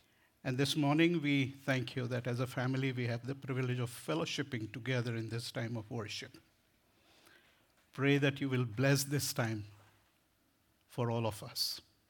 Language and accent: English; India; English is a second language; We have had some influence of British English growing up in India. So my language is all messed up.